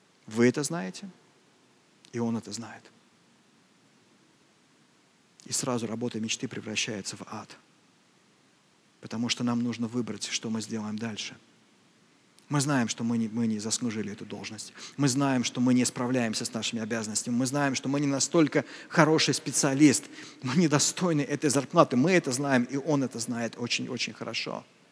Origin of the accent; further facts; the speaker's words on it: Moscow, Russia; мы москвичи, мы живем в этом городе